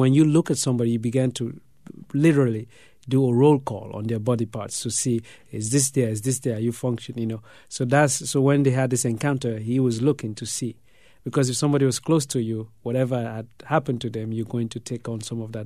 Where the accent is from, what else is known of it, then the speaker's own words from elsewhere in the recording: Sierra Leone; first language Mende; English is a second language; I speak some languages in Sierra Leone, in particular Mende, which is my mother tongue.